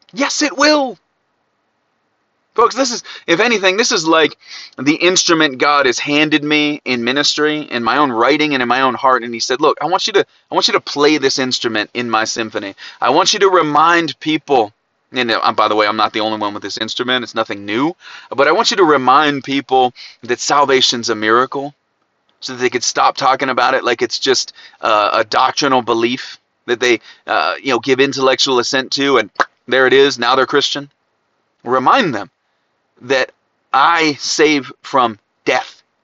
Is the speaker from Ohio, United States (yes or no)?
yes; Ohio, United States; accent: Ohio; except I can't have a cool Scottish accent. So I'll just have to, you know, do it with my Ohio accent.